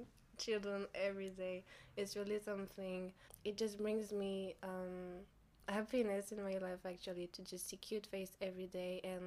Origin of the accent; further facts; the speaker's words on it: France; now in Warsaw, Poland; I'm 18 years old, I am from France, and I just graduated from high school, and now I'm working in a special kindergarten in Warsaw.